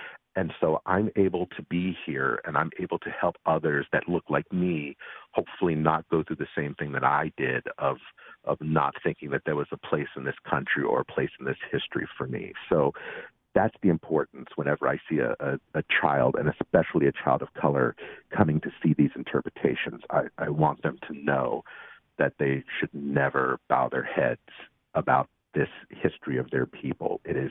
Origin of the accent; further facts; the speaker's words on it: West Virginia, United States; I grew up in West Virginia, so I was really a minority.